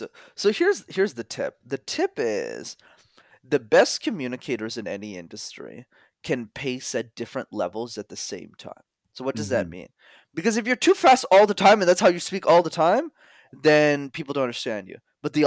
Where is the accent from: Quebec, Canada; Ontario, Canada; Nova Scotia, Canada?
Quebec, Canada; Montreal; because I'm born and raised in Montreal, which is not too far from New York City.